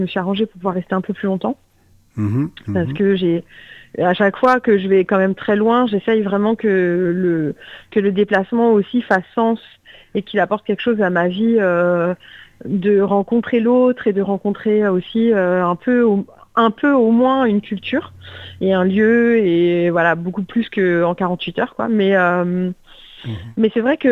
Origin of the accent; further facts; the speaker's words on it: France; donc moi j'ai grandi en France, j'ai pas beaucoup bougé quand j'étais petite